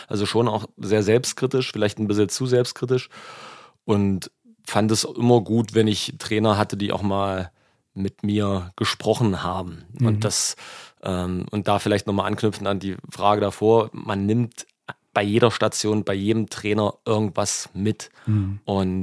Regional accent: Struth, Germany; Ich erinnere mich an ein Spiel, damals noch Kleinfeld, als Kind in Struth.

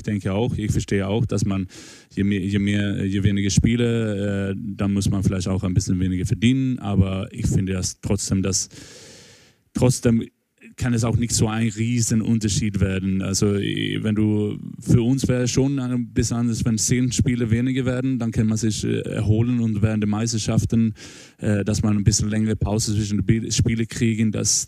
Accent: Sweden; dann bin ich als Schwede auch ganz herausgefordert

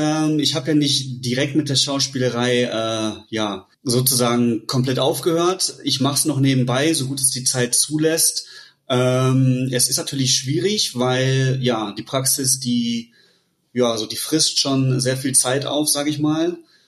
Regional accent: Bochum, North Rhine-Westphalia, Germany; Ich bin aus Bochum, habe in Regensburg mein Zahnmedizinstudium gemacht und bin jetzt hier seit 2021 selbstständig in der Praxis in Bochum.

